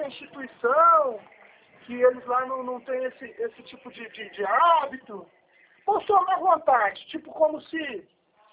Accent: Três Rios, Rio de Janeiro, Brazil; porque eu sou daqui de Três Rios.

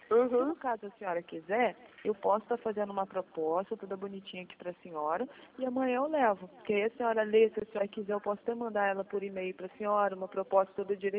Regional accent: Rio de Janeiro, Brazil; Ah, aqui, como nós somos do Rio, é 21, né?

